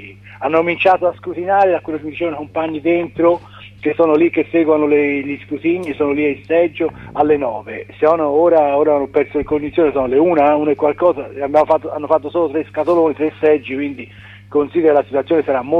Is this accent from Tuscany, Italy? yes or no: yes; Florence, Tuscany, Italy; al mio sindaco di Firenze, sono di Firenze